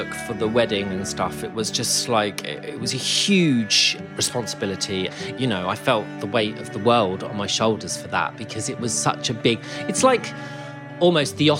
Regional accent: Luton, East of England, United Kingdom; I grew up in Luton, sunny Luton, just north of London.

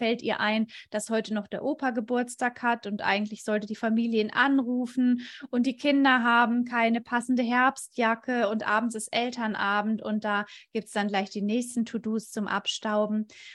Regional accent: Ludwigsburg, Baden-Württemberg, Germany; ich komme aus Ludwigsburg, das ist bei Stuttgart und ich lebe hier mit meinem Mann und unseren drei Kindern.

